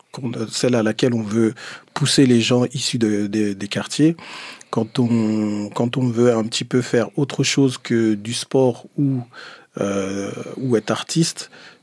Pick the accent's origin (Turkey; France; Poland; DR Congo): France; Évreux, Normandy; Et donc j'ai grandi à Évreux.